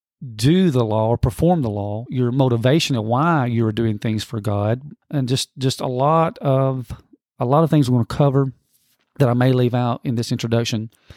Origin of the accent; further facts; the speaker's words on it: Alabama, United States; I'm from Alabama here in the South, and we have tons of fireflies in during the summer.